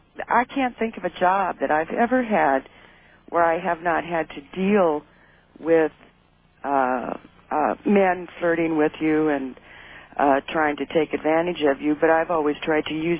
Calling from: Paradise, California, United States; I'm in Paradise, California.

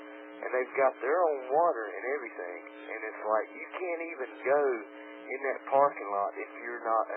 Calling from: North Carolina, United States; All right, I'm calling from North Carolina.

